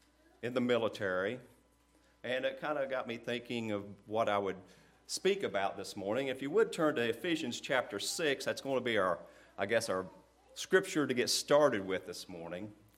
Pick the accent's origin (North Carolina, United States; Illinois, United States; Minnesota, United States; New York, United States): Illinois, United States; And I grew up here in Southern Illinois, and we know we're kind of sheltered here.